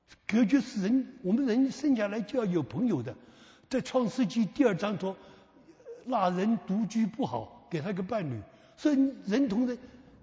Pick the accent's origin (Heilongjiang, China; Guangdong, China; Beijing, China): Guangdong, China; also born or lived in Sichuan; 我小时候在四川出生，抗战胜利回到我们的故乡广东